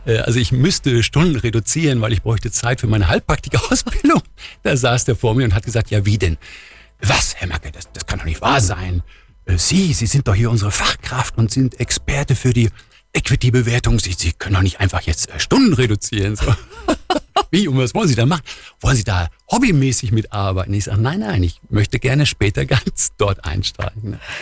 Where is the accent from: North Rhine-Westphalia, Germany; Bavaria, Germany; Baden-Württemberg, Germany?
North Rhine-Westphalia, Germany; Hattingen; Genau, also gebürtig komme ich tatsächlich aus dem Ruhrgebiet. Mhm. Und dort bin ich halt in Hattingen aufgewachsen.